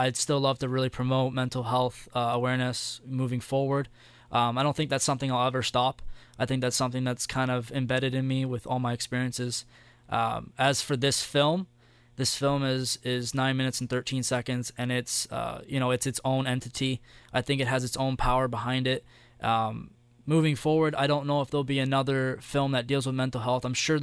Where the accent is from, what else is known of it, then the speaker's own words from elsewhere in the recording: Essex, Ontario, Canada; my hometown of Essex.